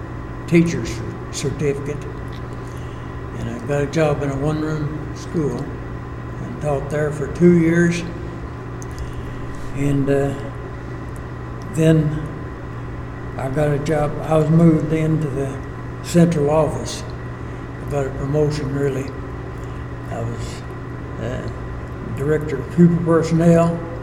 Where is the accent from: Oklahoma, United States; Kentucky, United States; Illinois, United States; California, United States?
Kentucky, United States; Bowen; born there; I was born in Powell County, a little place called Boyne, Kentucky.